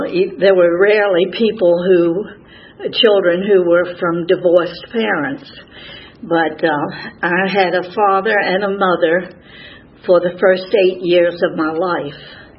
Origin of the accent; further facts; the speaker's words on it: Newport News, Virginia, United States; I grew up in Newport News. My father worked in the shipyard there